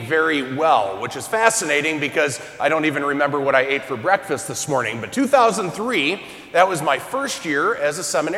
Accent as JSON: {"language": "English", "town": "Norwalk", "region": "Ohio", "country": "United States", "said": "I had never been to Defiance. I'm from Norwalk."}